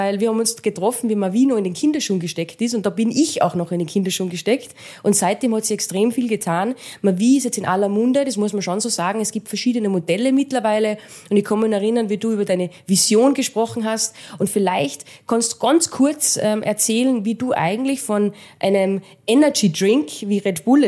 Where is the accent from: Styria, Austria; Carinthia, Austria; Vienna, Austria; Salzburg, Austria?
Salzburg, Austria; sagen wir bei uns in Salzburg